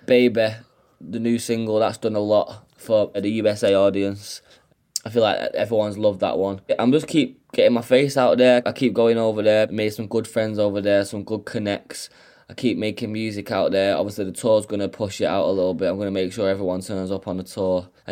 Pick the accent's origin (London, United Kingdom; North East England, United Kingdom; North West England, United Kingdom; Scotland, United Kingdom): North West England, United Kingdom; Manchester; accent: Manchester; basically, I need to take away my Manchester accent a little bit. I keep thinking I'm speaking to someone in the UK.